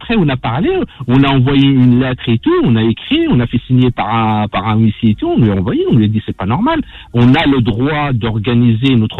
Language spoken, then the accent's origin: French; Alfortville, Île-de-France, France; Moi, je suis d'Alfortville